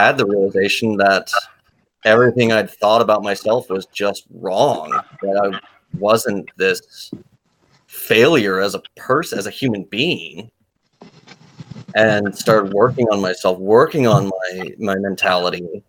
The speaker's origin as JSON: {"language": "English", "region": "West Coast", "country": "United States", "tie": "born or raised there", "said": "It's been a weird journey for me with body positivity because I grew up on the West Coast in the 90s"}